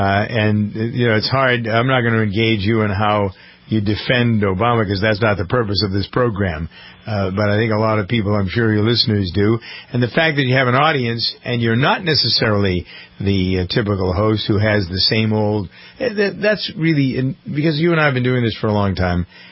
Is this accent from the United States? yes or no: yes; Massachusetts, United States; I'm from Massachusetts, as you know